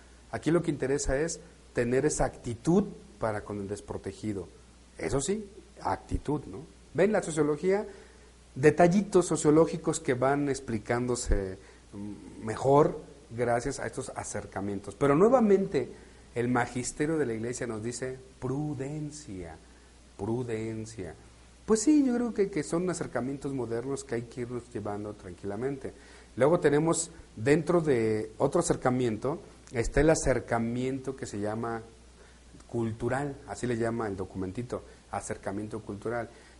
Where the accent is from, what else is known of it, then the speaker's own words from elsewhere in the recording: Mexico; yo no puedo leer la Biblia como un canadiense o como un alemán, porque no soy alemán y canadiense, soy mexicano, con todos los problemas que tenemos encima.